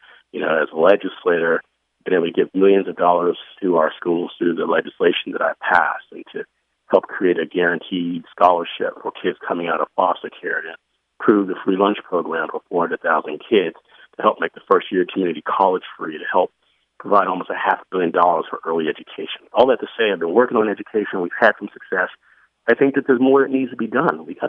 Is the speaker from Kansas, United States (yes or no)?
no; California, United States; born there; I was born in the Bay Area. My mom was an immigrant who came here from Panama, was a teacher in San Jose. My dad was a soldier who came here from Detroit and served in Vietnam.